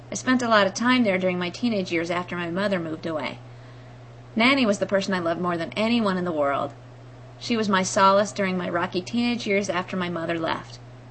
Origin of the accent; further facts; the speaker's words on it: California, United States; also born or lived in Caribbean; last year we relocated to my home state of California.